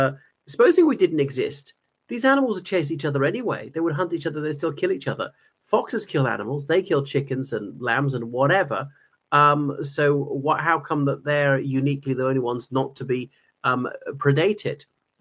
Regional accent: Ireland; from Ireland. Thank you for coming to my channel.

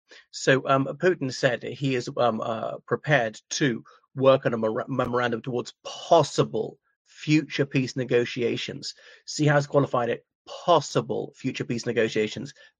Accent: Ireland; from Ireland.

